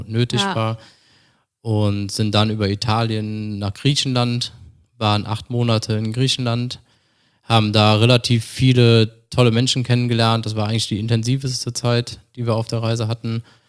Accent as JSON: {"language": "German", "town": "Cologne", "region": "North Rhine-Westphalia", "country": "Germany", "said": "meine Frau kommt aus Berlin, ich komme aus Köln und wir sind die Stadt gewöhnt"}